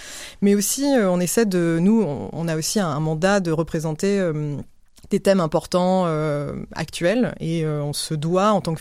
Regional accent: France; now in Canada; Mon accent me trahit, mais donc je viens de France. Je suis arrivée donc en 2012

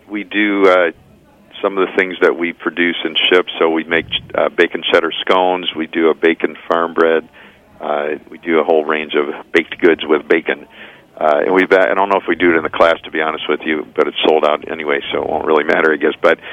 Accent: Chicago, Illinois, United States; You know, I grew up in Chicago, and there's all the tradition of barbecue and ribs

